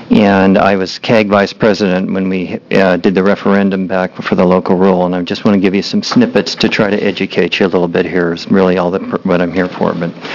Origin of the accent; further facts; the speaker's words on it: La Pine, Oregon, United States; I'm from Lapine, Oregon.